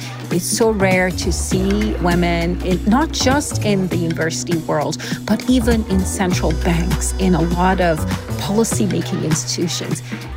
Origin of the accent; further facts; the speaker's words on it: Nigeria; I grew up in Nigeria. My parents are both college professors. I grew up on a college campus.